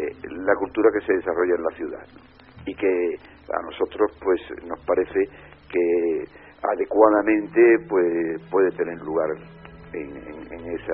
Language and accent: Spanish; Seville, Andalusia, Spain; born there; yo soy sevillano de nacimiento y voy a Sevilla con mucha frecuencia. E incluso estuve en Sevilla a principios de los 2000, durante 3 años